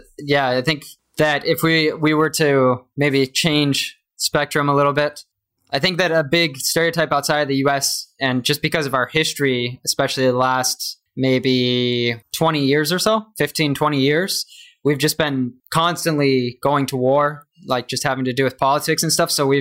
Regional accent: Colorado, United States; I'm from Colorado and like spent almost my entire life there, is like the state with the lowest obesity.

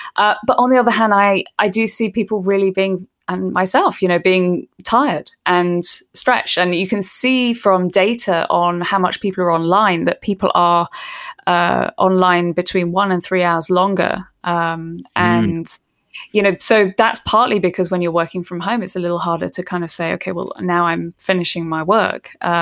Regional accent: London, United Kingdom; my hometown of London, which is now where I'm sitting in lockdown

